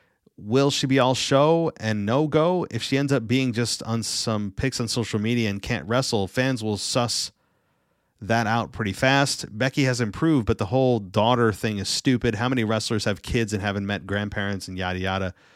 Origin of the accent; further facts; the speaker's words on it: Albany, New York, United States; You know, I'm from Albany, New York, but people say Albany.